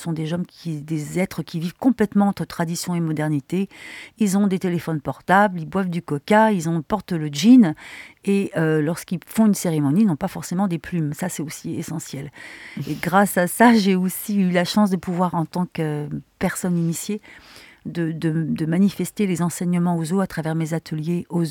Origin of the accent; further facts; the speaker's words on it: France; nous avons aussi nous-mêmes des racines à honorer en tant que Française.